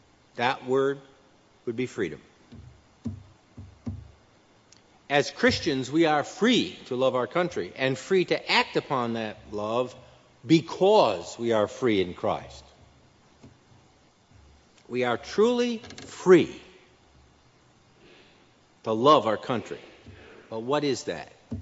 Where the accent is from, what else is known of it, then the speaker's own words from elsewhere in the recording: United States; As an American, I can speak my mind.